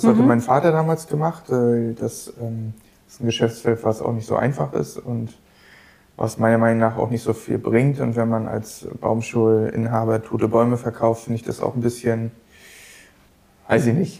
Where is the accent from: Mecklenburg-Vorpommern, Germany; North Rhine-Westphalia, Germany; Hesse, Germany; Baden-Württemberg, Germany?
Mecklenburg-Vorpommern, Germany; Bergen; born there; Meine Familie lebt ja schon seit Jahrzehnten auf der Insel Rügen. Ich bin selbst auch in Bergen geboren.